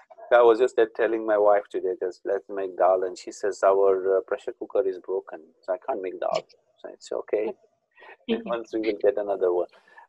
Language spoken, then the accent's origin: English; Pakistan; now in United Kingdom; I'm from Pakistan. She's from India. So. And I'm in the UK